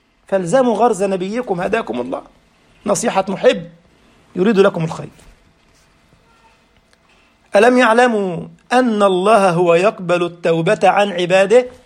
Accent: Egypt; وأنا من مصر

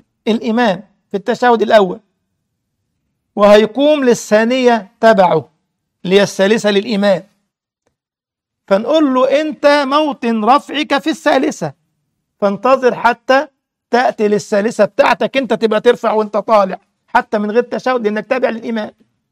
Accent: Egypt; وحصل عندنا في مصر والله العظيم، كانوا دخلوها جديد عندنا

